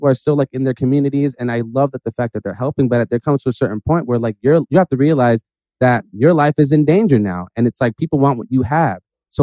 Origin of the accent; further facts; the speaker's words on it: Bronx, New York, United States; also born or lived in Newark, New Jersey; like I grew up in the Bronx. Like, I grew up around hip hop culture. I grew up in Newark. I grew up around that culture.